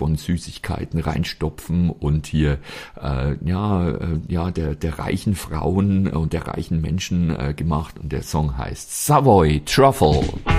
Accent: Bavaria, Germany; habe ich in meinem Leben noch nie gegessen, gibt es bei uns in Bayern eigentlich nicht.

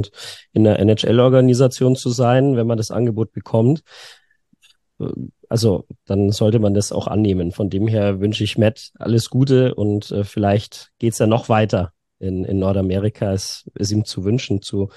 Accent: Munich, Bavaria, Germany; wir als Münchner

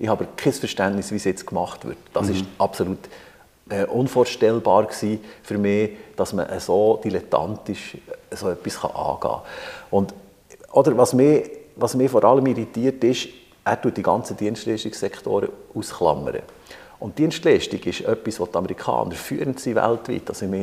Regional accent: Bern, Switzerland; ich bin aus dem Berner Oberland, das ist jetzt nicht der Industriestandort par excellence, aber gerade Frutigen, wo wir sind

